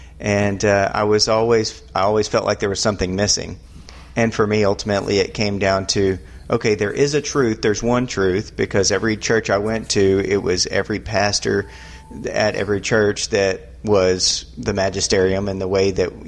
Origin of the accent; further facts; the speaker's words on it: Texas, United States; Of course, I'm from Southeast Texas, so what can I say?